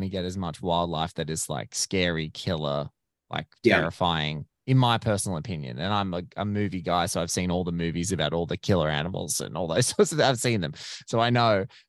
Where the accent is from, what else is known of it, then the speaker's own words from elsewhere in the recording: Australia; even as an Australian, Africa is another kettle of fish